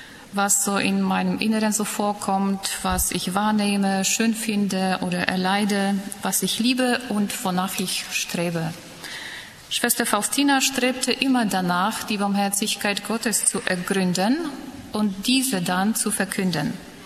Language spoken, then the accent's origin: German; Krakow, Lesser Poland, Poland; German is a second language; Aber heute spreche ich Deutsch. Ja, ich komme aus Krakau in Polen